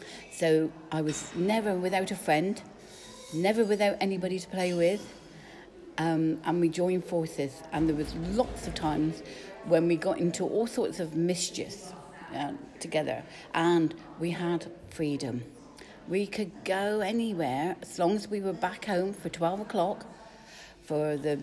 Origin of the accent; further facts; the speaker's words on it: Pool, South West England, United Kingdom; I was born in Poole, which is in between Camborne and Redruth. And there I was born at Pumpfield Row, which is right in the middle of Poole.